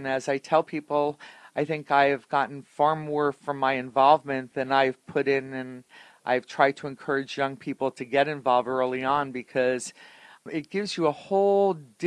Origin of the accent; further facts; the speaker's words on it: Elizabeth, New Jersey, United States; Well, I grew up in Elizabeth, New Jersey.